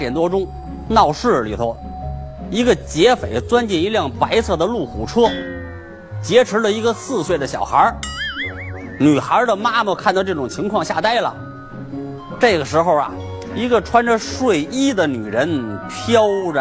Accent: Beijing, China; 尊老敬老呢，这是咱们北京人的传统

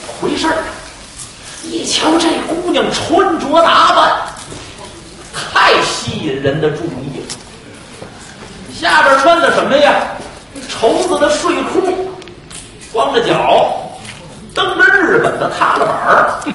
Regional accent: Tianjin, China; 我是天津人啊，我是从来不去那儿吃饭啊

